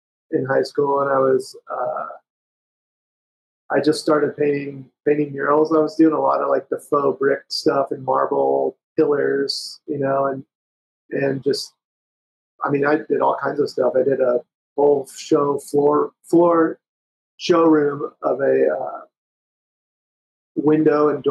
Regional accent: Ventura, California, United States; now in Ashland, United States; I'm originally from California, Ventura, California. I've traveled around a bit, and I'm in Southern Oregon now in Ashland.

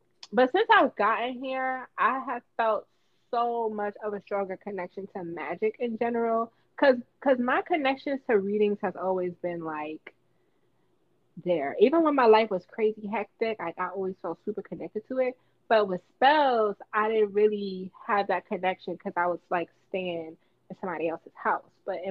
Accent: New York City, New York, United States; where I grew up at in Coney Island.

